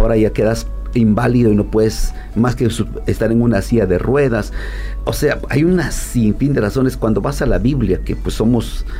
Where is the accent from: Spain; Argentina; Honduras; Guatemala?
Guatemala; now in Los Angeles, United States; Soy guatemalteco, pero 26 años viviendo en Los Ángeles, California.